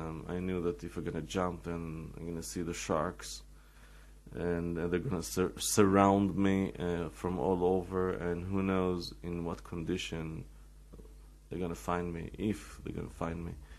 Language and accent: English; Israel; I told him that I'm from Israel, and then he started to ask me personal questions. Does it mean that you're a Jew? And I told him, it doesn't really mean that I'm a Jew, but I am a Jew.